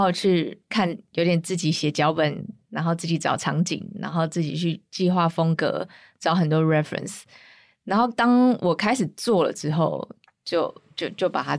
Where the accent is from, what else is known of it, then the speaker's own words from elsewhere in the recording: Taiwan; 因为毕竟我身为台湾人，还自己创业一定要在台湾这个土地